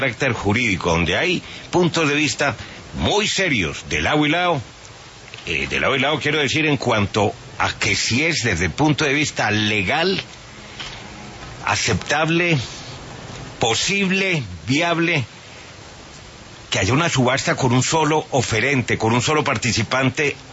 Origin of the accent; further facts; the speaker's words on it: Colombia; somos todos los colombianos